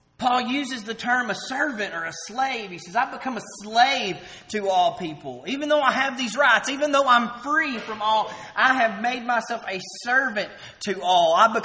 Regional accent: the South, United States; accent: southern; I didn't even know I had a southern accent until I moved away from college.

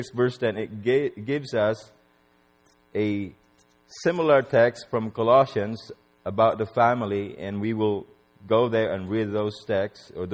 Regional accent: Philippines; Where I grew up in the Philippines, people tend to stay in one location most of the time.

